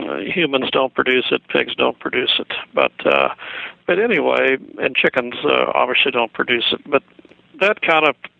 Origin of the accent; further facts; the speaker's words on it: Missouri, United States; We're from the Show Me State of Missouri, and we thought, well, this never happened again.